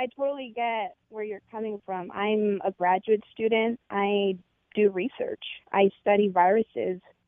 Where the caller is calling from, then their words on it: Madison, Wisconsin, United States; I'm calling from Madison, Wisconsin.